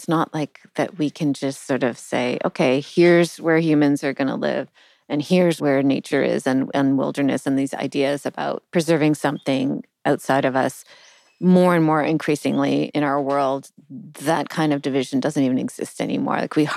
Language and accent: English; Canada; I'm giving Canadian examples because I'm Canadian.